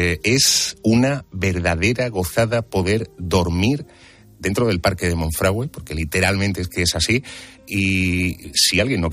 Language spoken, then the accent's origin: Spanish; Extremadura, Spain; poder acompañaros un ratito por aquí, hablar de mi tierra